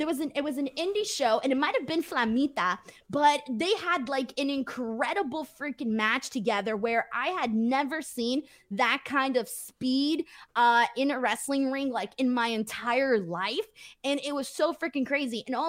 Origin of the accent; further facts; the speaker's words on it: Bell Gardens, California, United States; where I grew up in Bell Gardens here in California. And it is a very like Hispanic area. Obviously, I'm Mexican and all of that.